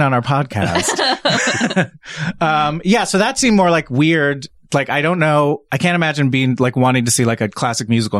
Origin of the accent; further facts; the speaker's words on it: New York, United States; now in California, United States; I mean I grew up in New York so for so initially for me growing up I was like oh yeah I've seen a bunch of these shows but like since living in California